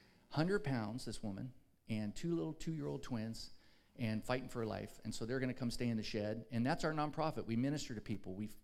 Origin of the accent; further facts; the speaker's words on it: Oakland, California, United States; So I grew up in Oakland in concrete, and I never dealt with gophers. I dealt with all the other things, you know, growing up in East Oakland in the 70s.